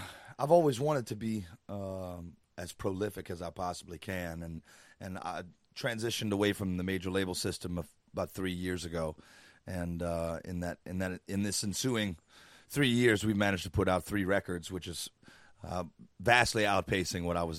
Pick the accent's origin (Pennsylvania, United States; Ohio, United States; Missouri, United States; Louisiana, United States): Louisiana, United States; So I'm born and raised in South Louisiana, 40 miles from the Gulf of Mexico as the crow flies.